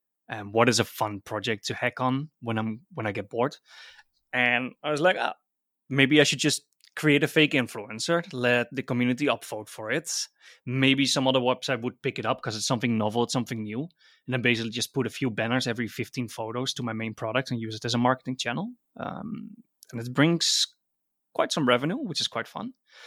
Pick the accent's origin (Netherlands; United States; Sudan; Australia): Netherlands; I'm from Holland.